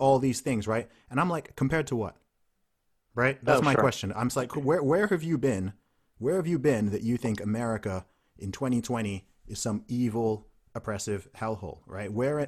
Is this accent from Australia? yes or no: no; Saudi Arabia; Like I said, I grew up in Saudi Arabia.